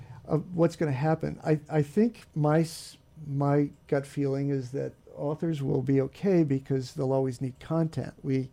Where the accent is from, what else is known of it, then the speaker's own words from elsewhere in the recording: Kentucky, United States; I'm sorry, I'm from Kentucky. That's why I keep saying you all.